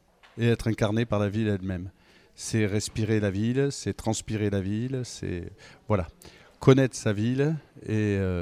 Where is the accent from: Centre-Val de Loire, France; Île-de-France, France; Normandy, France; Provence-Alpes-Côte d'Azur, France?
Centre-Val de Loire, France; Tours; Moi je suis Tourangeau, je suis né à Tours